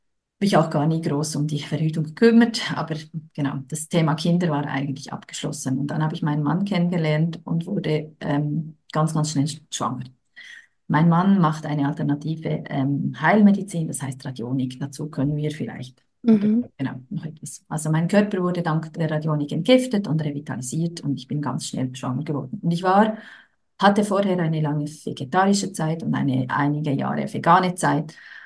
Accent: Switzerland; genau, und ich bin aus der Schweiz. Ich lebe ganz nahe der französischen Sprachgrenze mit meinem Mann und unseren drei Kindern. Wir haben einen kleinen Hof.

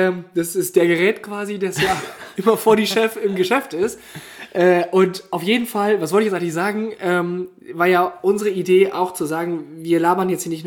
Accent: Vechta, Lower Saxony, Germany; Ich komme ja hier aus Vechta, wie du weißt, weil du auch hierher kommst. Ich bin jetzt umgezogen innerhalb von Vechta, habe jetzt hier eine schöne neue Wohnung

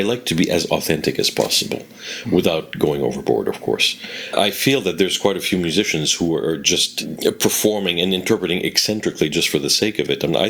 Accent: Quebec, Canada; countries, francophone countries, which are not Quebec, I tend to be a little bit of a chameleon and change my accent a little bit to sound more international, because above all, I want to be understood. Because if I really spoke the way I spoke at home

